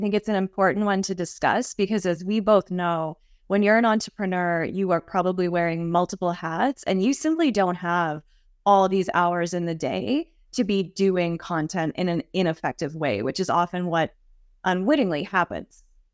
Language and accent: English; Eastern Canada, Canada; I'm originally from Eastern Canada, so kind of some of the bigger cities back there and things like that.